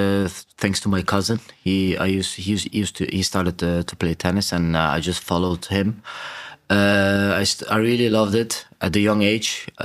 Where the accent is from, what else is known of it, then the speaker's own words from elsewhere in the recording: Netherlands; I was born and raised in Holland, by the way